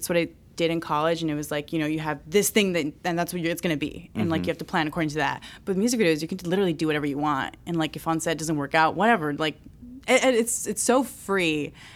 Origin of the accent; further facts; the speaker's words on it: Los Angeles, California, United States; Like, cause I grew up in Los Angeles, and like I was like, I just want to go to a white high school. I want to have the 90210 experience. Like, I grew up around Mexicans and Filipinos